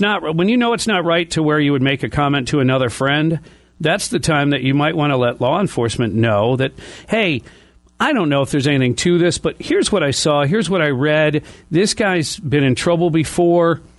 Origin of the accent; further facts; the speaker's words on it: Ireland; I'm Irish